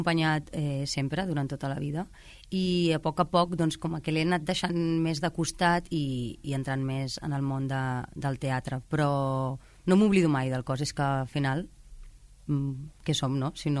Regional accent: El Prat de Llobregat, Catalonia, Spain; perquè sóc del Prat i perquè, com estava tan interessada en el teatre i tenia algunes amigues que anaven

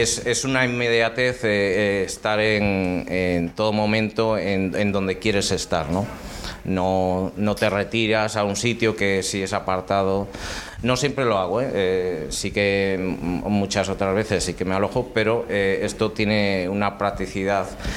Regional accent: Pontevedra, Galicia, Spain; obviamente Pontevedra, que es de donde soy

